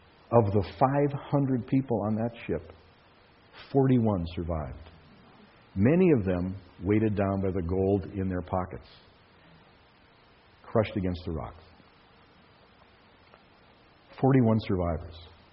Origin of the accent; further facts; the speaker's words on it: Minnesota, United States; Or growing up in Minnesota, it was cold often, and he would say, close the door, you're trying to heat the outside.